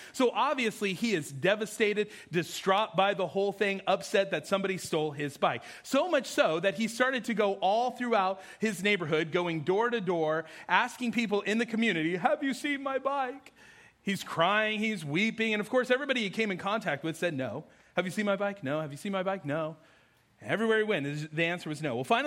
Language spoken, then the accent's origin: English; the West, United States; I'm a little nervous because all week I've been saying Louisville, so I'm from the West, so that's how we say it.